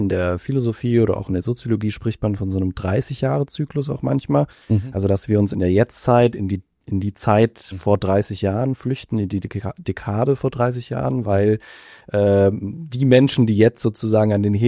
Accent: Mainz, Rhineland-Palatinate, Germany; im Landesmuseum Mainz, meiner Heimatstadt

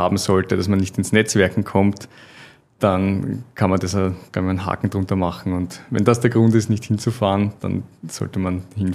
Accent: Austria; Ich bin Österreicher und war sehr oft schon in Deutschland

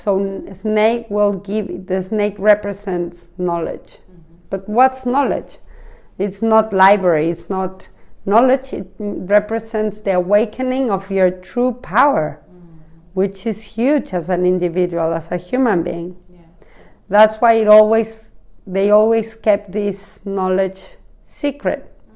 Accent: Mexico City, Mexico; now in Palma, Spain; I mean, I come from Mexico City.

